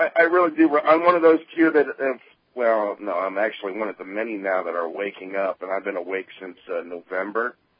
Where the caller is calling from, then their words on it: Florida, United States; I'm calling from Florida.